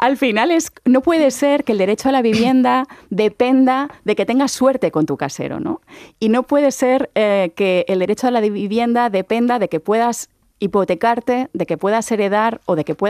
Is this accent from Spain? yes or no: yes; Balearic Islands, Spain; Yo vengo de Mallorca. Mallorca, toda mi vida he oído decir que vivimos del turismo